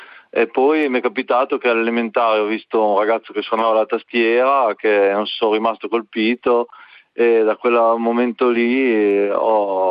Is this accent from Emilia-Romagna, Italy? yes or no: yes; Salsomaggiore Terme, Emilia-Romagna, Italy; also born or lived in Parma; sono rimasto nello stesso paese, nel senso che io sono nato a Parma solo perché a Salso non c'era l'ospedale, però ho sempre vissuto qua.